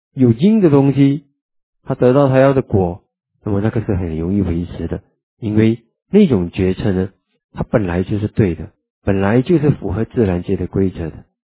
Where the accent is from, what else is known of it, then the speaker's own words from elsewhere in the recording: Singapore; 然后我们新加坡人呢去赚大钱